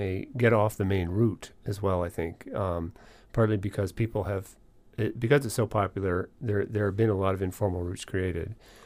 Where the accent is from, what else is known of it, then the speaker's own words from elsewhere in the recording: Anchorage, Alaska, United States; growing up in Anchorage, you sort of as a coming of age as an 8-year-old when you first summit Flat Top